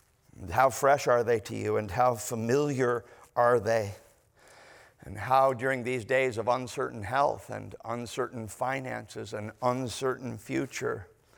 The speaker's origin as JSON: {"language": "English", "country": "Canada", "tie": "born or raised there", "said": "And I grew up in Canada."}